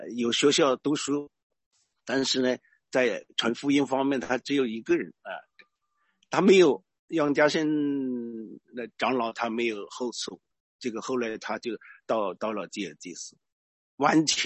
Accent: United States; 我是谁，啊，我从哪里，我从美国来

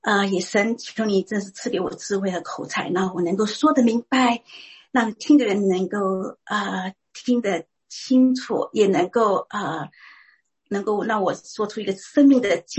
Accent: Singapore; now in United States; 我在我来美国念书的，然后后来就居住在这里

